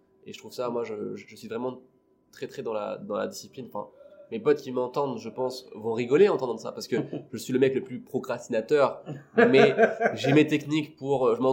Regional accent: Réunion, France; now in Toulouse, France; Parce que je viens de La Réunion, ça on l'a pas dit.

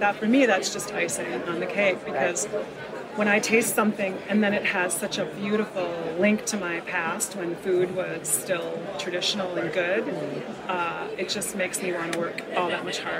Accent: Green Bay, Wisconsin, United States; So I grew up in Green Bay, Wisconsin

